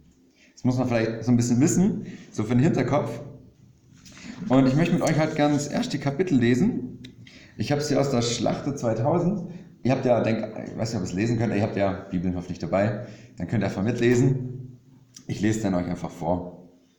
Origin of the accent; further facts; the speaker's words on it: Ravensburg, Baden-Württemberg, Germany; ich komme aus Ravensburg, bin da in der Gemeinde, wohne da inzwischen mit meiner lieben Frau, die Kathi, und unseren 4 Kindern